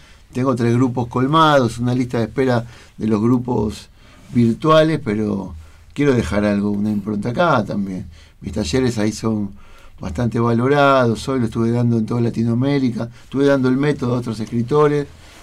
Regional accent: Sarandí, Buenos Aires Province, Argentina; que Arsenal es el club de mi barrio, de Grondona, yo soy de Sarandí.

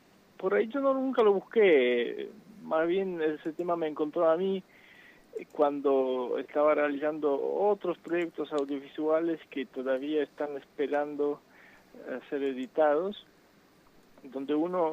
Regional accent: Poland; Y yo soy de Polonia.

